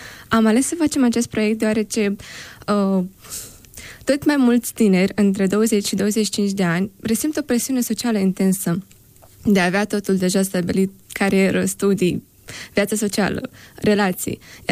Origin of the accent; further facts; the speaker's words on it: Bălăsinești, Briceni District, Moldova; now in Suceava, Romania; Raionul Briceni, în satul Bălăsinești.